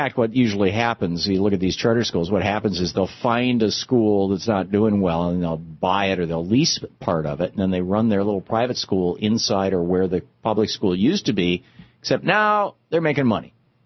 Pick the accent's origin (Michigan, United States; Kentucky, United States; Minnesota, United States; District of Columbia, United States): Michigan, United States; Lansing; the mayor of Lansing, Michigan, my hometown.